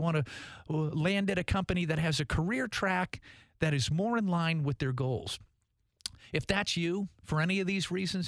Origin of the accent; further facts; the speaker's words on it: Massachusetts, United States; And, you know, that's where I'm from the Northeast, from Massachusetts.